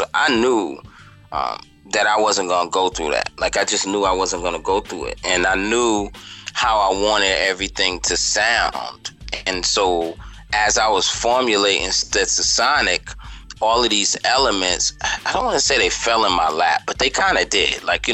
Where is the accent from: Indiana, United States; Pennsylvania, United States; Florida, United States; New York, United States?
New York, United States; Brooklyn; I'm born and bred in Brooklyn, East New York.